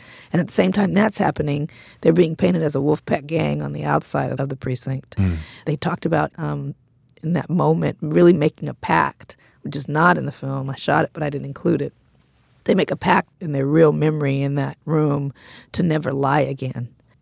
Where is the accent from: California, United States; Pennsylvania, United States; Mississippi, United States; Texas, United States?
California, United States; Compton